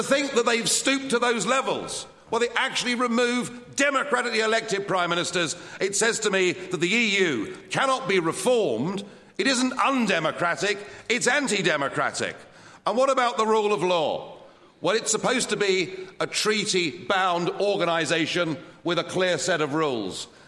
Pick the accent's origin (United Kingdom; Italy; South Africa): United Kingdom; Come on, we're British. We should govern ourselves.